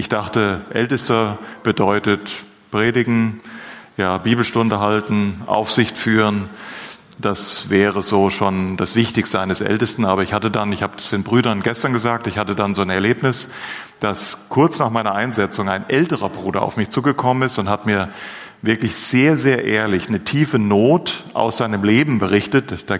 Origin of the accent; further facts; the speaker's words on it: Hünfeld, Hesse, Germany; Ich komme aus Hünfeld bei Fulda.